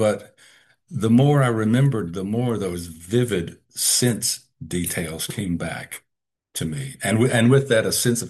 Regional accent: Hopkinsville, Kentucky, United States; significant events in my life growing up in Hopkinsville, Kentucky, in the late 1950s, early 60s.

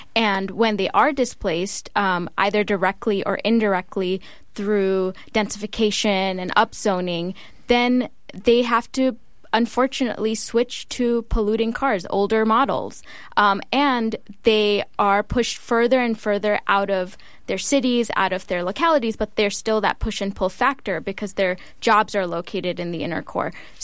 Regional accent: Los Angeles, California, United States; I've experienced it personally growing up in the San Fernando Valley in L.A.

